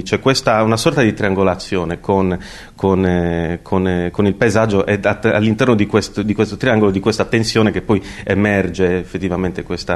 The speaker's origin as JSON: {"language": "Italian", "town": "Iglesias", "region": "Sardinia", "country": "Italy", "tie": "born or raised there", "said": "io sono nato ad Iglesias, che appunto nel Sulcis, in quel territorio, e lì sono cresciuto"}